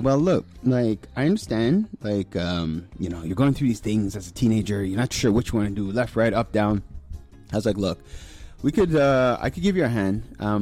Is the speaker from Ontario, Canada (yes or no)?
no; Montreal, Quebec, Canada; When we were growing up in the West Island